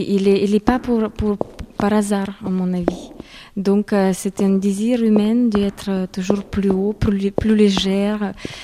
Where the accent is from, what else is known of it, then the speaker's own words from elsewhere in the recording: Ukraine; Je viens d'Ukraine, alors là-bas, les chaussons de pointe, c'était.